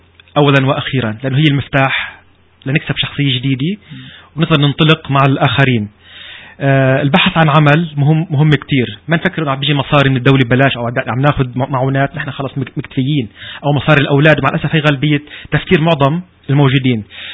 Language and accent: Arabic; Canada; Arabic is a second language; ابدا انا هون موجود, انا كندي مثلي مثل اي شخص تاني